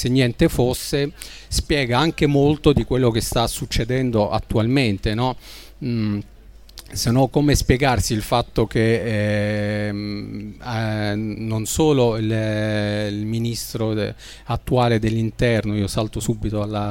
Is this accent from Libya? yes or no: yes; Libya; io sono libico, però siamo pochi le seconde generazioni libiche